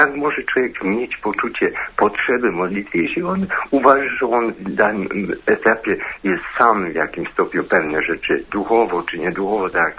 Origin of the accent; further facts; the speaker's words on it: Silesian Voivodeship, Poland; Ja ze Śląska.